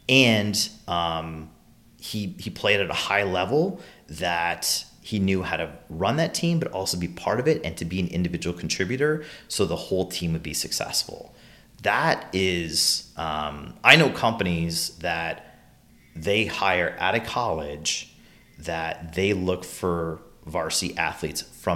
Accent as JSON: {"language": "English", "town": "Ottawa", "region": "Ontario", "country": "Canada", "tie": "born there", "said": "I was born in Ottawa, Ontario."}